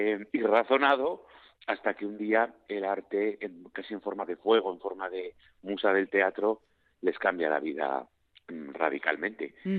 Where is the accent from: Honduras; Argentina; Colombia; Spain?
Spain; Zaragoza, Aragon; Carmen y yo, somos de Zaragoza.